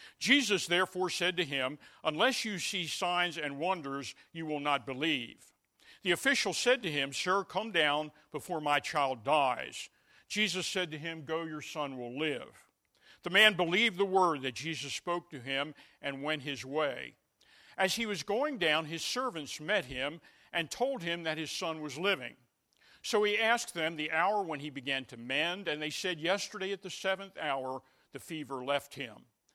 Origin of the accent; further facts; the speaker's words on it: Baltimore, Maryland, United States; Well, Ms. Floyd, I'm from Baltimore, Maryland.